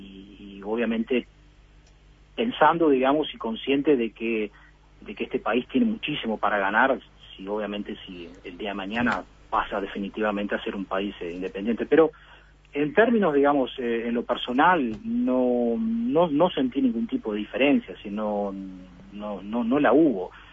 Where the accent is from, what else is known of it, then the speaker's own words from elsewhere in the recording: Uruguay; now in United Kingdom; yo como uruguayo me sentí uno más, y de hecho me hicieron sentir uno más. Por supuesto que estaba totalmente habilitado para votar, por ser ciudadano británico también